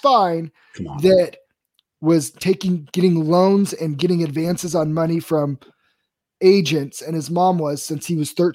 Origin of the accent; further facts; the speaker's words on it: Cleveland, Ohio, United States; I'm a Cleveland guy. This is my hometown.